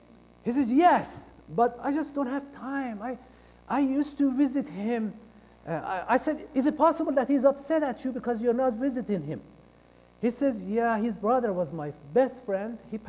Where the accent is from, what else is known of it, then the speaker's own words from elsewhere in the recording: Iran; I think I smoked my first cigarette in the village where I grew up in Iran because I was bored.